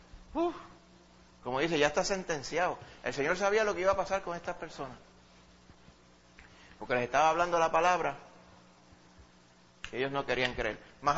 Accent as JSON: {"language": "Spanish", "town": "Santo Domingo", "region": "Distrito Nacional", "country": "Dominican Republic", "tie": "born or raised there", "lives_now": "Puerto Rico", "said": "yo me crié en Santo Domingo y en Santo Domingo yo sabía la inglés, sabía tres palabras, father, mother y roof, tres palabras. Cuando llegué a Puerto Rico"}